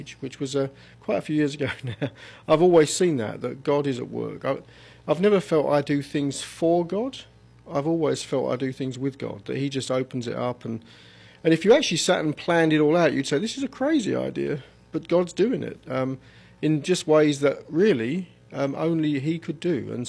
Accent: United Kingdom; Although I'm from Britain and we now do it all over the world, it actually began here in Virginia.

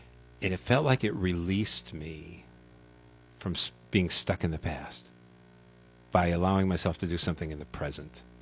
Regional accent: New England, United States; I grew up in the New England area.

